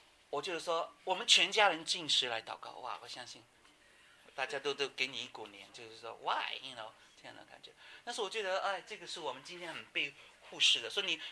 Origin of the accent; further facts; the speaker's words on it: China; 对我们中国来讲很难呢，我们中国人的吃很重要的，对吗？